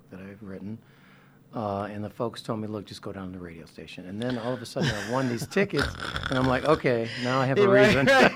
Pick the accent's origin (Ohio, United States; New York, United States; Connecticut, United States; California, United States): California, United States; Los Angeles; moved away as an adult; now in Nashville, United States; I've been here 10 years. Left L.A. when I was 18, so it's been a minute.